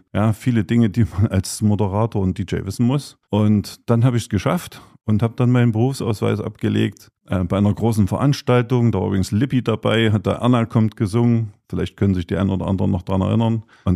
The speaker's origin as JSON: {"language": "German", "town": "Gera", "region": "Thuringia", "country": "Germany", "tie": "born or raised there", "said": "ich bin Urgerscher, bin in unterm Haus geboren, im ersten Stock vom Café Sternberger, ja, also Heimgeburt. Bin auch in der Kirche in unterm Haus getauft."}